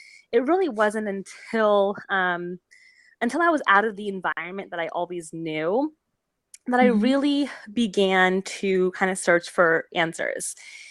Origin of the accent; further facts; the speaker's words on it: Weston, Connecticut, United States; And I grew up in Weston, Connecticut, a tiny little town in southern Connecticut.